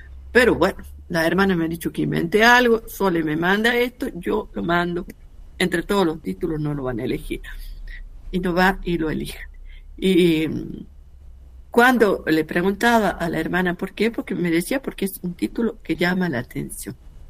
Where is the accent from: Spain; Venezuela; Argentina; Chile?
Argentina; Catamarca; soy profundamente argentina, catamarqueña, que estoy en relación con mi familia, con muchos amigos